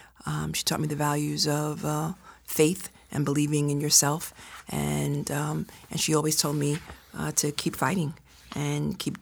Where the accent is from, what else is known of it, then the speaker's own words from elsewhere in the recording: Brooklyn, New York, United States; I was born in Park Slope, raised in Park Slope. I now live in Clinton Hill, Fort Greene, my former council district.